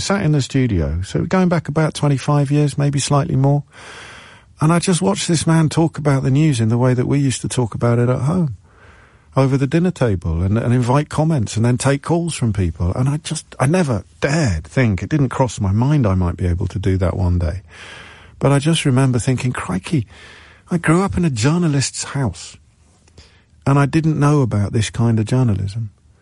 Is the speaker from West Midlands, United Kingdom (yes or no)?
yes; Kidderminster, West Midlands, United Kingdom; I was at school in Yorkshire and I grew up in Kidderminster.